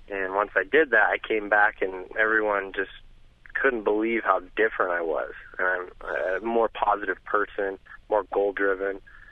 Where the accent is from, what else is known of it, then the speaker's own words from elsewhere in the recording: Colorado, United States; And I finally did call her from Florida, and I grew up in Colorado.